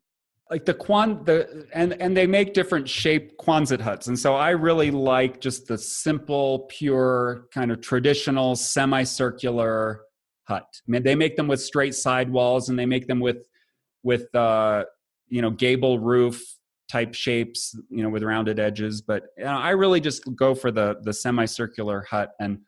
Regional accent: Midwest, United States; from growing up in the Midwest and always being around the kind of agriculture and then the kind of industrial cities of the Midwest as well

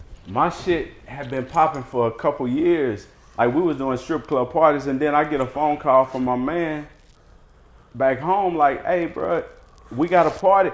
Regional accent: Savannah, Georgia, United States; But see, most people don't know I'm from Savannah.

